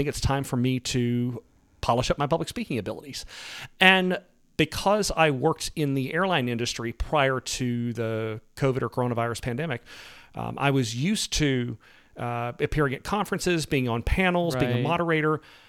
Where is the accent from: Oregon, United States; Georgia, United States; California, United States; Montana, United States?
Georgia, United States; Atlanta; I grew up in the Atlanta area.